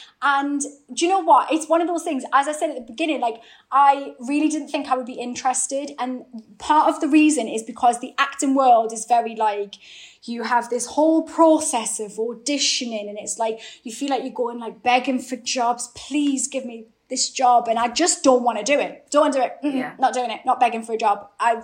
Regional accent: North East England, United Kingdom; accent: Geordie; It's my Geordie accent and my dark hair. I just look like a villain

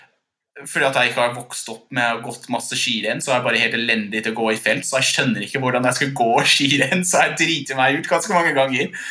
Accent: Scotland, United Kingdom; Kanskje jeg ble ferdig med videregående hjemme i Skottland, og så tok jeg, hadde egentlig tenkt å begynne å studere på universitet i Storbritannia.

